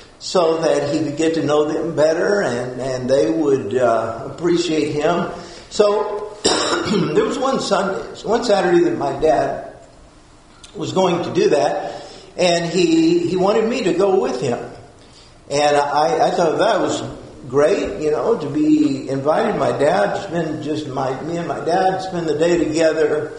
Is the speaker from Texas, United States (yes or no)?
yes; Texas, United States; And of course, I grew up living in West Texas, a small town, and my father was a elementary school principal during the week.